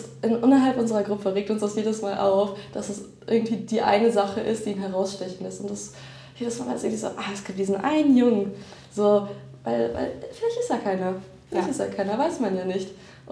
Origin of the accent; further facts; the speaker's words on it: Duisburg, North Rhine-Westphalia, Germany; ich komme aus Duisburg, wie gesagt, ne? Großstadt, bisschen Ruhrgebiet und so.